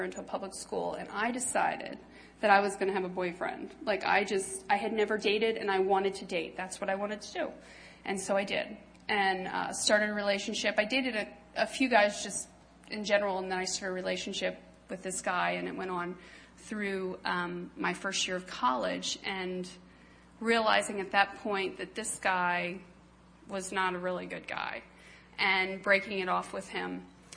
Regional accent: Maryland, United States; I grew up in Maryland, and I grew up with a dad who wasn't saved, a mom who was

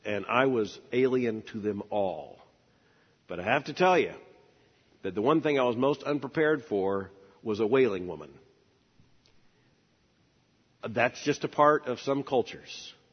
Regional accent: Florida, United States; And I'm from Florida. I don't know snow.

